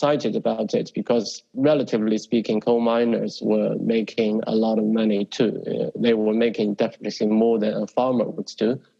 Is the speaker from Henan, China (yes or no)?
no; Shanxi, China; also born or lived in Beijing; And even me working in Beijing for almost 20 years, when I was telling people I was from Shanxi, the very first words that came to their mind was coal mines or coal pollution.